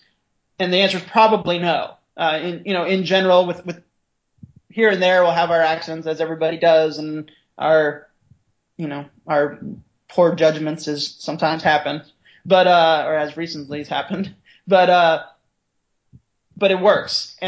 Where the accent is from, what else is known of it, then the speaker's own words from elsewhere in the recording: United States; I'm an American, you know, I want, I am a professional